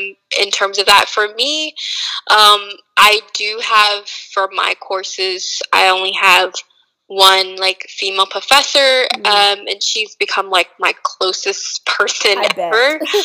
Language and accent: English; Georgia, United States; and I'm originally from Georgia, going to school in North Carolina.